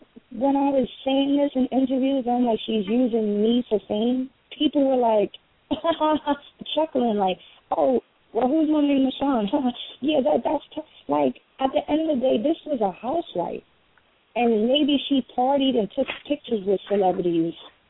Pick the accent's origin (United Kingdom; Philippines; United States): Philippines; And also the Philippines, you know, because that's my country. I'm Filipino, Dominican, and West Indian, so I know what's going on in my country.